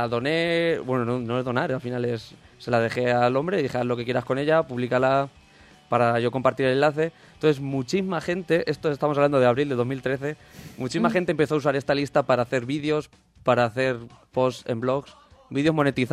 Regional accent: Villarrobledo, Castilla-La Mancha, Spain; Soy de Villarrobledo, ¿no?

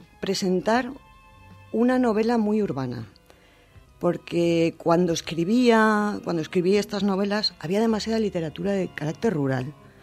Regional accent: Valencian Community, Spain; first language Spanish; Fundamentalmente mi lengua materna es el castellano, aunque la otra también la considero prácticamente materna.

